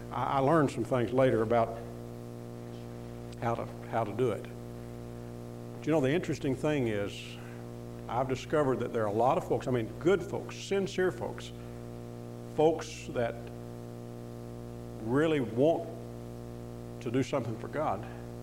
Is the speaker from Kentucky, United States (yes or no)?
yes; Kentucky, United States; I grew up in Western Kentucky. That's not too far from you, down at Paducah, in that general area. Actually, Paducah's the big town. Where I grew up was at the end of a dirt road, way out in those river bottoms